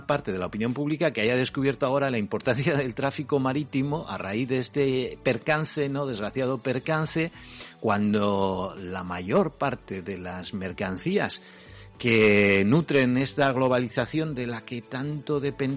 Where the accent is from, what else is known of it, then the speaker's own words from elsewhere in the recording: Basque Country, Spain; lo que somos los vascos, y especialmente pues en las zonas portuarias